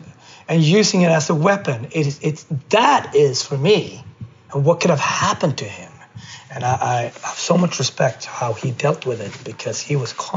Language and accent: English; Sweden; moved away as an adult; now in United States; I was raised in Sweden, and I choose to come to America as an immigrant. That's just that. I did not come here as a refugee. I came here as an immigrant.